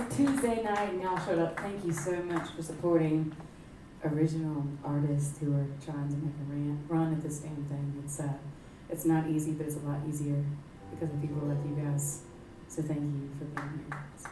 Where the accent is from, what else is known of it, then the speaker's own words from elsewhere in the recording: Memphis, Tennessee, United States; So I'm from Memphis, Tennessee. From the country part just north of there called Shelby County, North Shelby County.